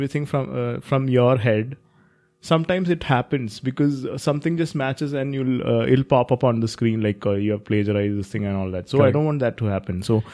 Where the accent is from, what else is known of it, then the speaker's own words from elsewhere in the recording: India; English is a second language; Of course, I'm an Indian, so I have to go accordingly.